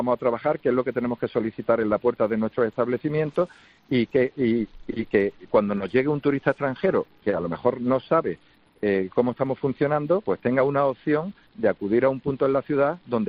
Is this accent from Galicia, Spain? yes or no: no; Andalusia, Spain; yo soy andaluz